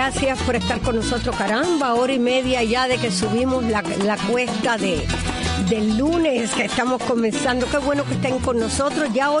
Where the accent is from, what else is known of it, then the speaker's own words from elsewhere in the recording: Cuba; no tienen tanto de español como los cubanos, porque nosotros fuimos, pues, la última colonia.